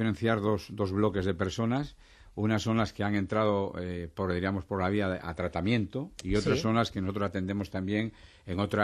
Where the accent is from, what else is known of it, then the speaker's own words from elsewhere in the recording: Asturias, Spain; yo estaba en Madrid, pero soy de Asturias.